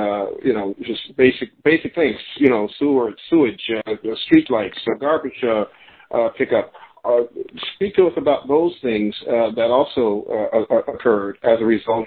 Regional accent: Chicago, Illinois, United States; I'm from Chicago.

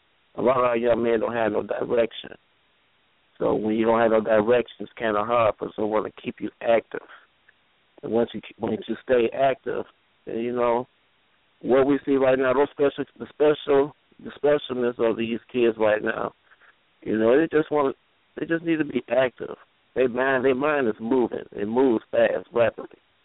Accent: Detroit, Michigan, United States; from Worldwide Call Radio. I'm from Detroit, Michigan.

